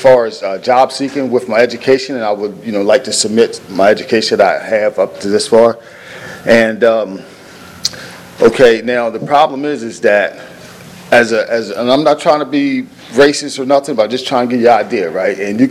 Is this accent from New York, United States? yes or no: no; Georgetown, Delaware, United States; I'm from Georgetown, Delaware, and I'm a Sussex County boy.